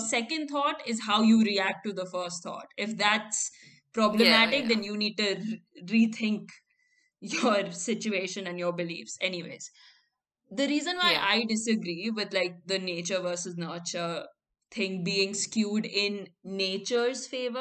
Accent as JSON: {"language": "English", "country": "India", "tie": "born or raised there", "said": "if the accents weren't obvious enough, I grew up in India."}